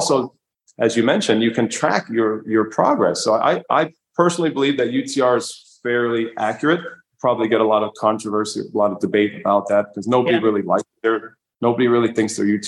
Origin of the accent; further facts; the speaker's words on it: New York, United States; now in Vermont, United States; But I'm a New Yorker. I'm here, building something special.